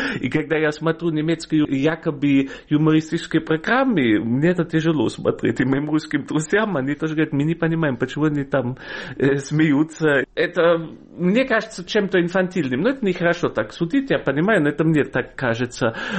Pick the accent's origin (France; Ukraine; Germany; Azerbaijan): Germany; Russian is a second language; moved away as an adult; now in Russia; Я приехал в 19 лет в Россию, и у меня уже языковый аппарат был сформирован, а голова еще нет. Так что у меня акцент остался, увы. А ну, почему увы? Это неплохо. А мышление все-таки... Я себя так же считаю в этом плане русским, как немцем.